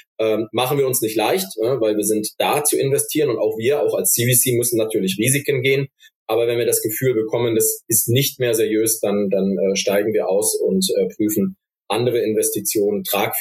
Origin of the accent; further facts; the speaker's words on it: Stuttgart, Baden-Württemberg, Germany; weil hier gerade als Stuttgarter kann ich das sagen.